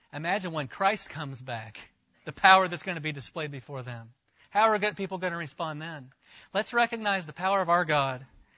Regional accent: Florida, United States; I grew up in Florida, where every afternoon in the summer, you look out and you see the dark cloud

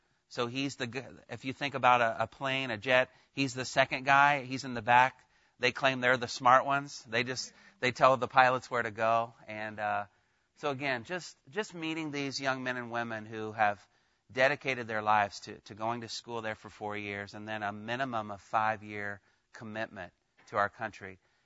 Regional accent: Indiana, United States; I'm from Indiana. He's from North Carolina.

